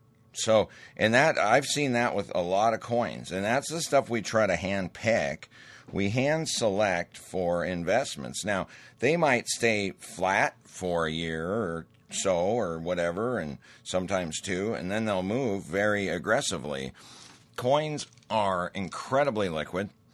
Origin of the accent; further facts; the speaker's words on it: Great Falls, Montana, United States; I'm from Great Falls, Montana, originally.